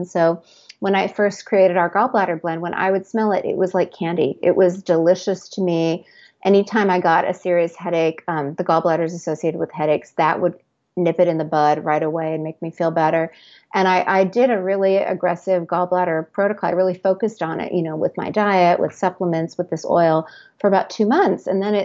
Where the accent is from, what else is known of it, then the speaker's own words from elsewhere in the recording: Seattle, Washington, United States; also born or lived in New York; I grew up in Seattle, which is apple country. And then I lived in New York, which is also apple country.